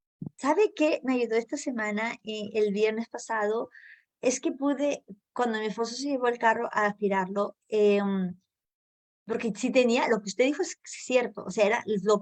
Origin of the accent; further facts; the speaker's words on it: Peru; que las dos somos peruanas